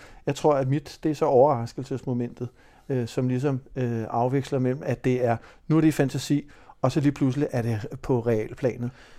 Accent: Hundested, Capital Region of Denmark, Denmark; Jeg kommer selv fra Hundested oprindeligt, som er sådan en rigtig fiskerby, hvor der godt kan være en ret rå tone

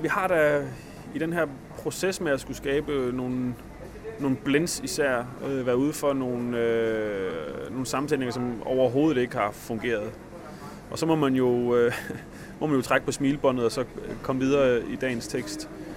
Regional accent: Silkeborg, Central Denmark Region, Denmark; sågar i Silkeborg-området, hvor jeg er fra

